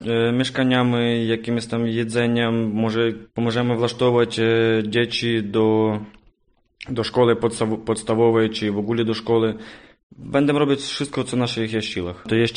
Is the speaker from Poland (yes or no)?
no; Ukraine; Polish is a second language; Dzień dobry … z Ukrainy. Żyję tam wszystkie życie